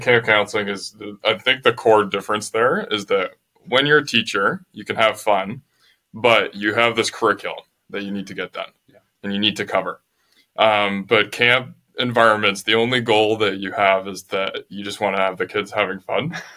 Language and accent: English; Collingwood, Ontario, Canada; It was back in my hometown of Collingwood, Ontario.